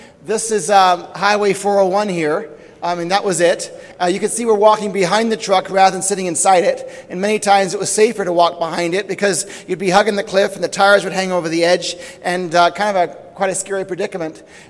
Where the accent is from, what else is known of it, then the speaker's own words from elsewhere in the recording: Papua New Guinea; also born or lived in Australia; I'm actually British, so I'm mixed up. I'm from England. I was born in Australia. I grew up in Papua New Guinea, so by citizenship I'm British. By birth I'm Australian. By culture I'm New Guinean.